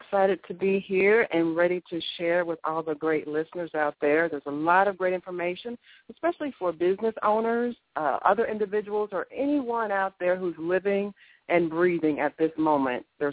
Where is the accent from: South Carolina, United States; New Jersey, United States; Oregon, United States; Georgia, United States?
Georgia, United States; Augusta; Born and raised in Augusta, Georgia. And after graduating high school there in Augusta, I left and went away to college, and then returned home temporarily